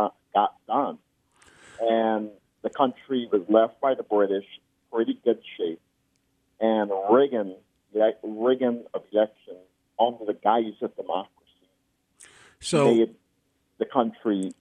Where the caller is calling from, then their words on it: Florida, United States; I'm calling from South Florida.